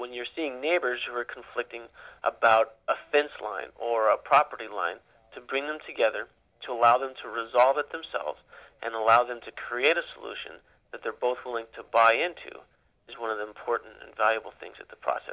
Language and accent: English; Ukiah, California, United States; also born or lived in East Coast; I kind of felt it coming up inside me as I grew up in Ukiah, and I grew up with people who enjoyed each other